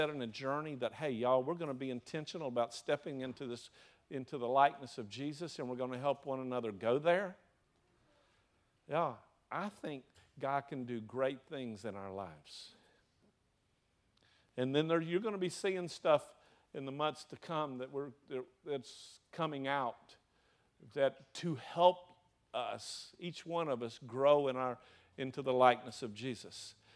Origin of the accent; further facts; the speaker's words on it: the South, United States; accent: Southern; however my southern accent says it.